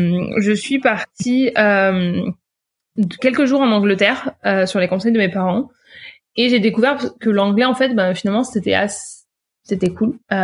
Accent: Auvergne-Rhône-Alpes, France; Alors, je suis ardéchoise, j'ai 32 ans.

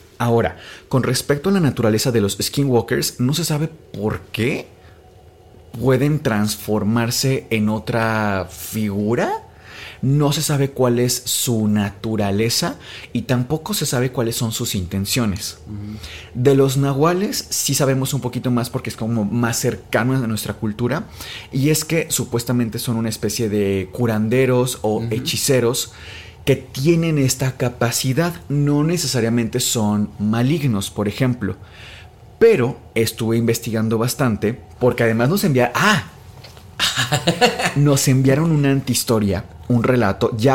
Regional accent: Mexico; para nosotros que somos mexicanos

